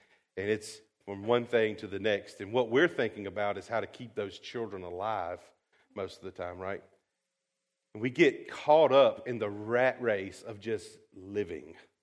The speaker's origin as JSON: {"language": "English", "town": "Rockingham County", "country": "United States", "said": "I mean, I'm from Rockingham County, so I'm really not trying to go above anybody's head here."}